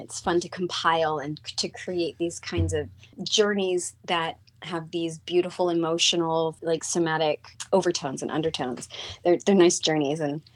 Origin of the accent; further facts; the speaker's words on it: Virginia, United States; accent: anglicized American; now in United Kingdom; so I grew up in Virginia. Between the metropolitan area of Washington, D.C. and Richmond, Virginia. And then I've lived in the United Kingdom for about 20 years.